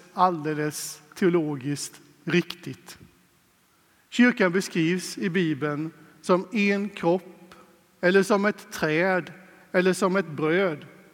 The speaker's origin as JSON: {"language": "Swedish", "town": "Åseda", "region": "Kronoberg County", "country": "Sweden", "tie": "born or raised there", "said": "Vi var ett stort gäng i scout och tonår och ungdomskör där hemma i Åseda i de mörka smålandskogarna."}